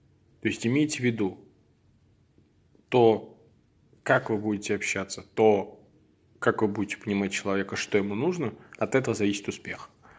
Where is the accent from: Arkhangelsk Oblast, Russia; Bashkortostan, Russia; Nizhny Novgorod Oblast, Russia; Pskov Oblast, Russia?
Nizhny Novgorod Oblast, Russia; Nizhny Novgorod; Я из Нижнего Новгорода.